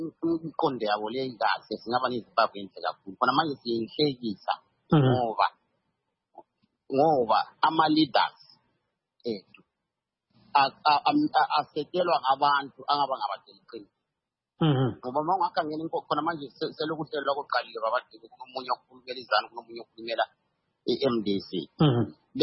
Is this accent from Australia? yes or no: no; Zimbabwe; English is a second language; I come from Zimbabwe, I'm in Kalanga, there are most of our people.